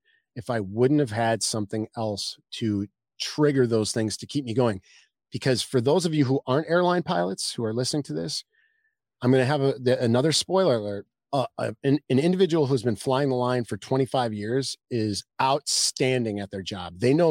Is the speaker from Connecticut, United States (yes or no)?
no; Wisconsin, United States; And the funny part is we're both from Wisconsin.